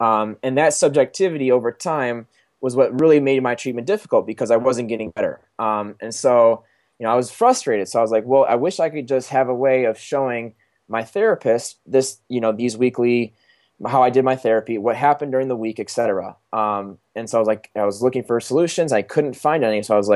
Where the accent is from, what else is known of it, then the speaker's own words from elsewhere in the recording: Chicago, Illinois, United States; I was, going to school down in Texas. I'm from Chicago, Illinois originally, and so, I was at home for the summer